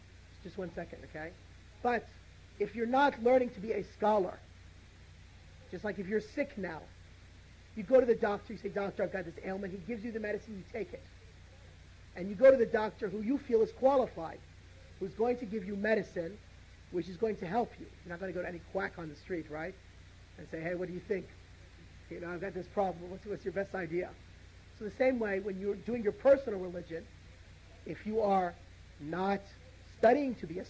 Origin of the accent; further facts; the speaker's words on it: United States; born there; It's like, for instance, I was born in the United States, okay?